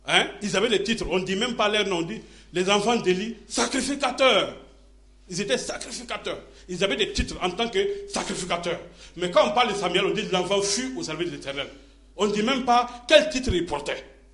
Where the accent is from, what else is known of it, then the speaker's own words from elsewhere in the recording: Burkina Faso; Je suis content que chez nous, au Burkina, tout le monde est pasteur.